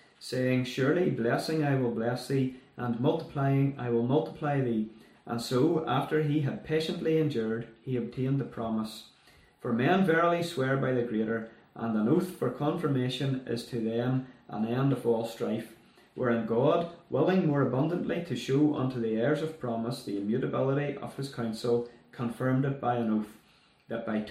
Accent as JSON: {"language": "English", "town": "Londonderry", "region": "Northern Ireland", "country": "United Kingdom", "tie": "born or raised there", "said": "many of you know me. I was born and raised in Londonderry and I attended Londonderry Free Presbyterian Church for in and around 10 years."}